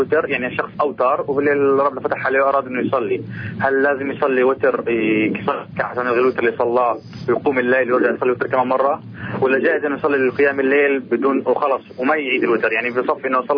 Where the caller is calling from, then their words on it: Ramallah, West Bank, Palestine; من رام الله بحكي معك.